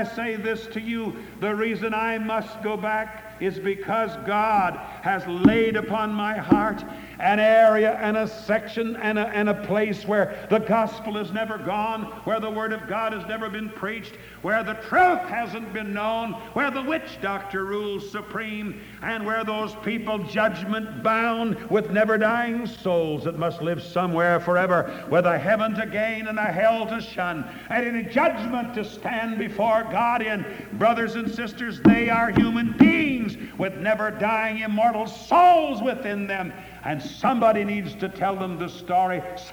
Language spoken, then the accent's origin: English; Nebraska, United States; I'm from Nebraska originally.